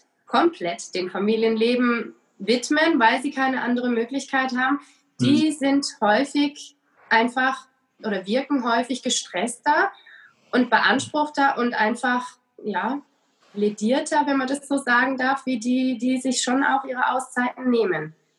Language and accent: German; Rhineland-Palatinate, Germany; Ich bin in Rheinland-Pfalz groß geworden, an der wunderschönen Weinstraße.